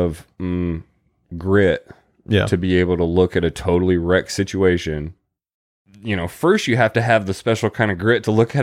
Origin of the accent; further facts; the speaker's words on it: Huntington, United States; growing up in Huntington, and I say growing up, this is after coming back